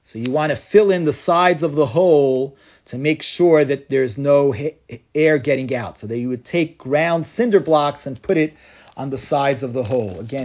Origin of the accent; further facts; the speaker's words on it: Washington Heights, New York, United States; You know, I grew up in Washington Heights. We used to have on the street corners these fellows.